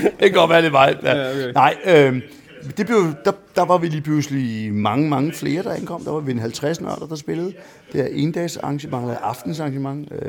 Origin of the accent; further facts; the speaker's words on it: Hareskoven, Capital Region of Denmark, Denmark; Jeg er vokset op ude i Hareskoven